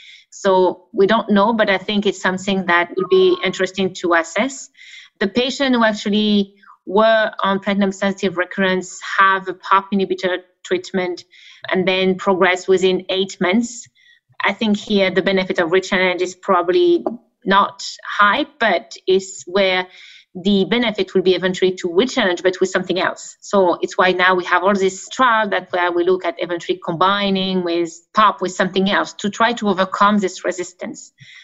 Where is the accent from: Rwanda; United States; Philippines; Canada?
Canada; I'm very biased because I'm from Canada.